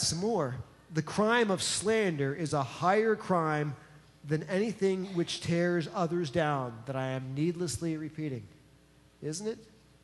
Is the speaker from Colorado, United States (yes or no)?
no; New Jersey, United States; Some of you know that I grew up outside of New York City, in New Jersey. I'm a Jersey boy, okay? I'm from the city.